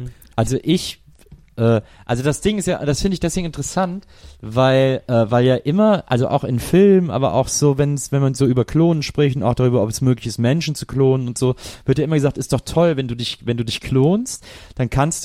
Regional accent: West Germany, Germany; Ich komme ja auch aus Westdeutschland.

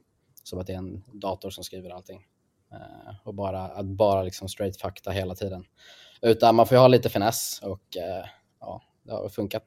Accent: Stockholm, Stockholm County, Sweden; jag är från Stockholm, jag har bott här hela livet.

